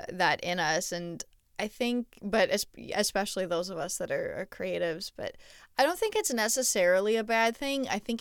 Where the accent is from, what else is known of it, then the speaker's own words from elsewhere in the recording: Montreal, Quebec, Canada; Same. I mean, I'm from Montreal.